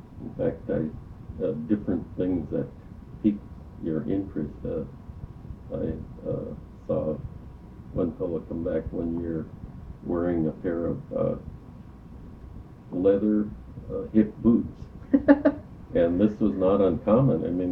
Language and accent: English; Kodiak, Alaska, United States; growing up in Kodiak, as I told you earlier, it was a very, very small town, and everybody was involved in the fishery locally here.